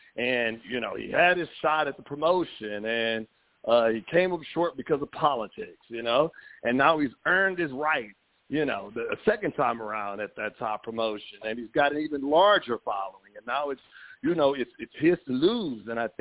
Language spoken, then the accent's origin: English; Texas, United States; now in Los Angeles, United States; from, well, I'm from Texas, but I'm in L.A. now.